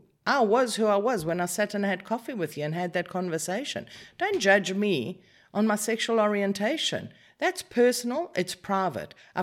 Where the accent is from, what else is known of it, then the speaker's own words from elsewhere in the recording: Newcastle, KwaZulu-Natal, South Africa; also born or lived in Durban; now in Cyprus; I was, like you said, correctly, born and raised in South Africa.